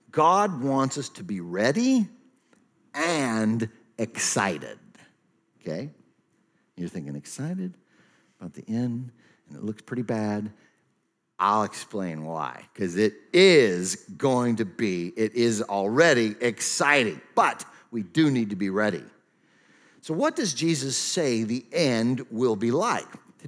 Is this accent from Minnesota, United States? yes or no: yes; Rochester, Minnesota, United States; I grew up in Rochester, Minnesota, and I used to walk marble building there.